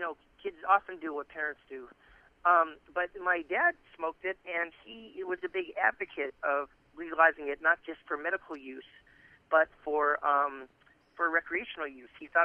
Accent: Boston, Massachusetts, United States; Well, I grew up outside of Boston.

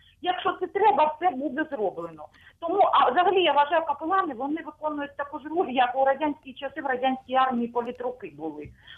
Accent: Luhansk Oblast, Ukraine; я з Луганщини.

